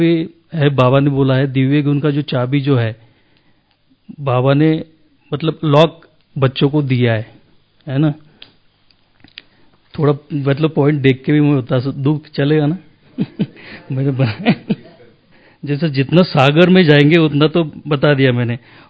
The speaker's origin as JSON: {"language": "Hindi", "region": "Maharashtra", "country": "India", "lives_now": "Indore, India", "said": "मैं इंदौर से हूँ और सेंटर देवास, वो बेसिकली मैं महाराष्ट्र का हूँ, और"}